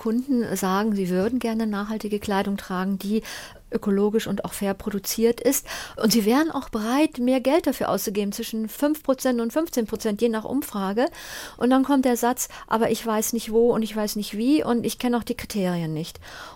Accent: Düsseldorf, North Rhine-Westphalia, Germany; ich bin ja aus Düsseldorf, was immer noch ein großes Modezentrum ist

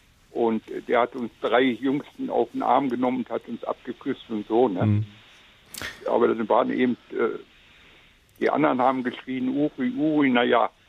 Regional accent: Yantarny, Kaliningrad Oblast, Russia; now in Germany; Ich komme aus dem Samland, aus Jani. Jantani heißt das heute. Früher hieß es Palmicken. Ne? Mhm. Das liegt in ungefähr 40 Kilometer vom Königsberg weg.

